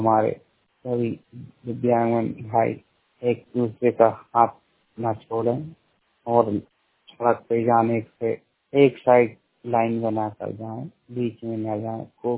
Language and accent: Hindi; Bhopal, Madhya Pradesh, India; मध्य प्रदेश राजधानी भोपाल का रहने वाला हूँ।